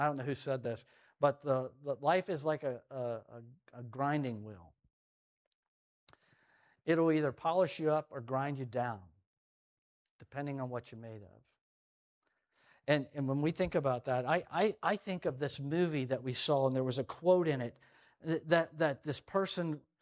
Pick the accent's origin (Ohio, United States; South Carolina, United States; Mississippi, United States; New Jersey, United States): Ohio, United States; Belpre; I remember living up and growing up in Belpre, Ohio